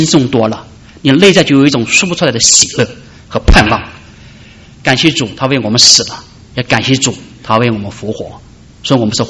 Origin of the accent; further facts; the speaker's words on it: China; 我是中国人又是基督徒